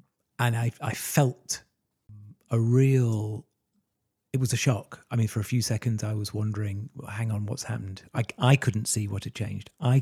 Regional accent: United Kingdom; now in North America; all parts of Europe and my home country, the United Kingdom, here in North America

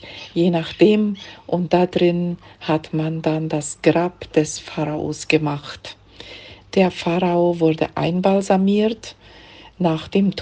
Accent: Neuland, Boquerón, Paraguay; Ich stamme aus Neuland.

